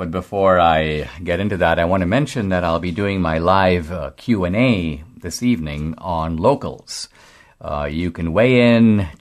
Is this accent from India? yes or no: yes; India; moved away as an adult; now in United States; When I came from India to America in 1978, India was stagnant and America was it.